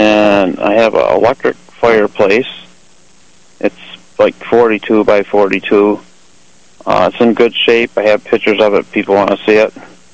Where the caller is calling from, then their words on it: Sandusky, Ohio, United States; I'm calling from Sandusky.